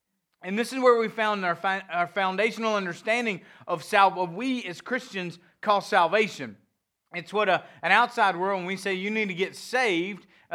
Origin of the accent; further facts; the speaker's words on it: the South, United States; accent: southern; There's my southern accent ruining me from speaking good Hebrew.